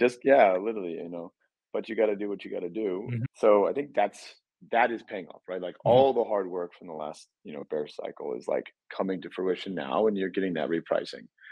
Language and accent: English; Ohio, United States; I'm from Ohio. Yeah.